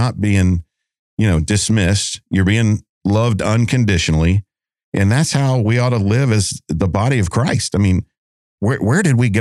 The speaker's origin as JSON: {"language": "English", "town": "Atlanta", "region": "Georgia", "country": "United States", "said": "Well, so I'm from Atlanta, where CNN is based."}